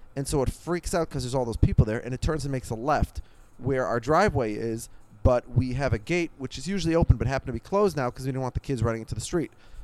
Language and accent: English; Minneapolis, Minnesota, United States; I grew up in Minneapolis, in a suburb of Minneapolis. I saw deer maybe twice in my life.